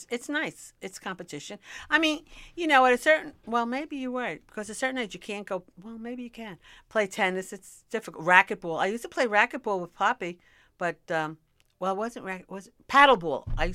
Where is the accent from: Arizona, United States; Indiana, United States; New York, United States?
New York, United States; Bronx; Because I was brought up in the Bronx, or should I say the Bronx.